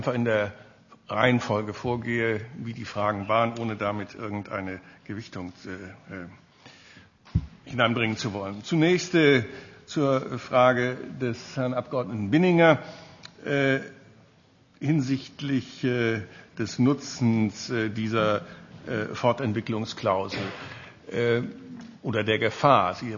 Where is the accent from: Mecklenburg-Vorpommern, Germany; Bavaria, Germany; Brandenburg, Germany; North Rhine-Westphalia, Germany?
North Rhine-Westphalia, Germany; In Nordrhein-Westfalen, meinem Heimatland, hat es eine Kommission gegeben